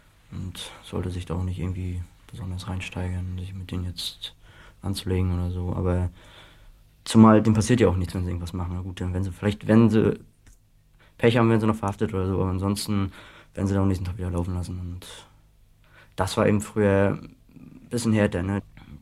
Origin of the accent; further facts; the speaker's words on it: Sternberg, Mecklenburg-Vorpommern, Germany; ich bin Sternberger und das sind die Besten oder ich bin Mecklenburger.